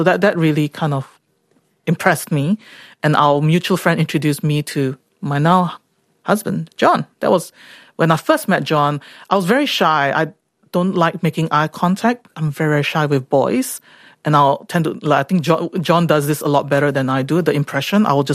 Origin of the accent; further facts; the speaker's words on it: Singapore; Church is something that I grew up in Singapore.